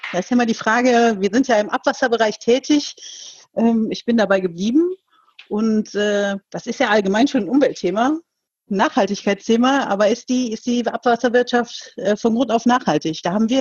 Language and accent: German; Germany; wie schön die Eifel doch ist, wo ich aufgewachsen bin